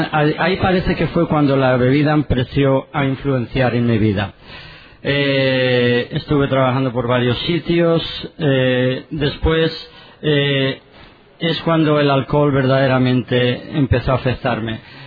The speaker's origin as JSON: {"language": "Spanish", "town": "Zaragoza", "region": "Aragon", "country": "Spain", "tie": "born there", "said": "Yo nací en España, en Zaragoza"}